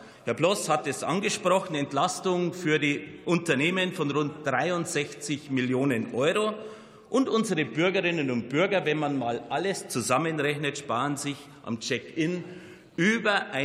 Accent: Bavaria, Germany; Meine Damen und Herren, gerade als bayerischer Abgeordneter freue ich mich über dieses Gesetz, denn auch meine Heimat ist Luftverkehr, hat der Luftverkehr große Bedeutung. Bayern ist Luftfahrtland

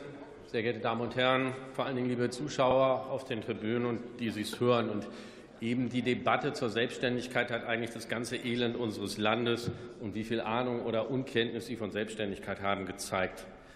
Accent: North Rhine-Westphalia, Germany; insbesondere wenn ich da in mein Heimatland NRW schaue

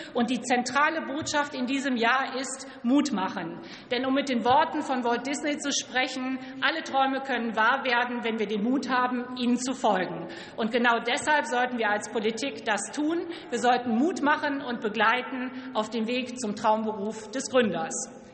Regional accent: Lower Saxony, Germany; in meiner Heimat, im Landkreis Oldenburg

